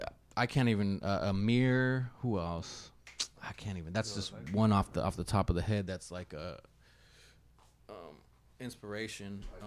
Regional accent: Fresno, California, United States; So growing up in Fresno, this is like pre motherfucking internet

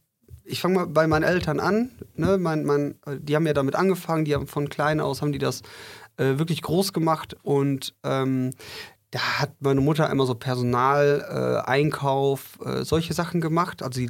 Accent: Winterberg, North Rhine-Westphalia, Germany; born there; geboren hier in Winterberg, zwar Holländer, aber trotzdem geboren hier in Winterberg, hab noch 3 Geschwister. Meine Eltern sind vor 37 Jahren hier nach Winterberg gekommen.

